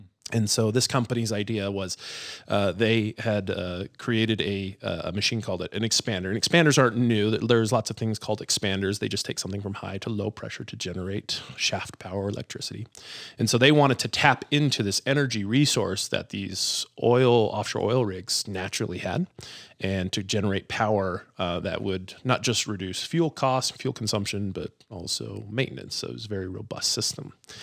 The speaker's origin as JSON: {"language": "English", "town": "Phoenix", "region": "Arizona", "country": "United States", "tie": "born or raised there", "said": "But growing up in Phoenix, we would have these pool parties and they would always have to be at midnight because it's just too hot."}